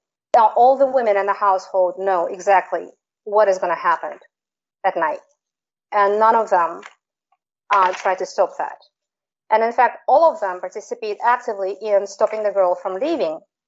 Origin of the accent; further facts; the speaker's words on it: Kyrgyzstan; she actually was very surprised to find out that I was from Kyrgyzstan.